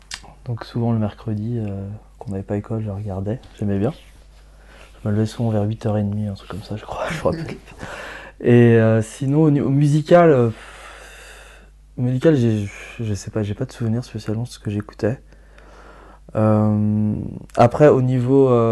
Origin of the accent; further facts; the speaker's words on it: Rennes, Brittany, France; je suis de Bretagne, de Rennes en particulier, donc voilà.